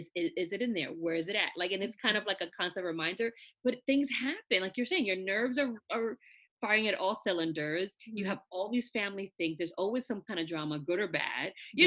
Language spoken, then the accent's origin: English; New York City, New York, United States; also born or lived in Southern US; So I was born and raised in the Bronx, right? 3 train stops away from the Yankee Stadium. So I tell people I am a Southern Yankee because I grew up half up north and half in the South.